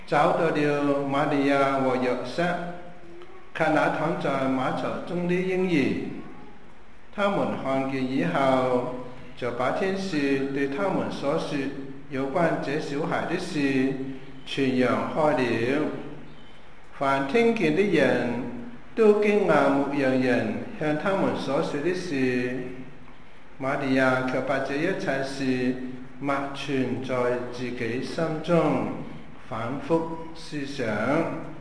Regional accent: China; 我们中国人是真的有福的

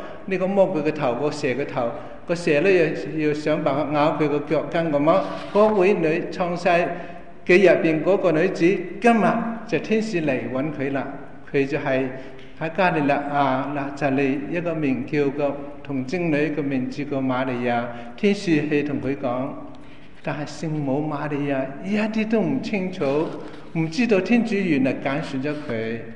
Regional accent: China; 当时跟我们中国人以前的古代一样，父母之命啊，媒妁之言

